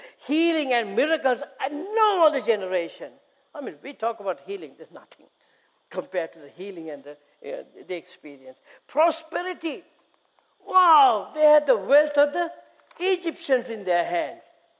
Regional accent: Sri Lanka; accent: Sri Lankan; English is a second language; See, I talk Sri Lankan. Okay, some of you might find it difficult to understand my accent.

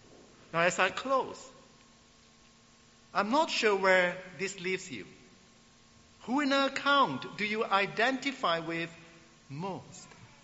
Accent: Singapore; with many of my boarding school friends when we grew up in Singapore.

